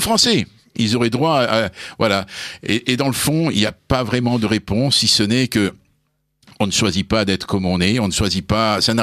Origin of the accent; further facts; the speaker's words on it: Mazamet, Occitanie, France; je suis un ancien ouvrier d'Héléneur de Mazamé, chez moi, dans le Tarn